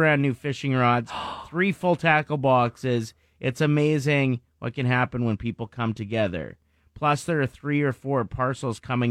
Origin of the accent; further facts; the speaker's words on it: Maidstone, South East England, United Kingdom; She actually grew up in my hometown in Maidstone.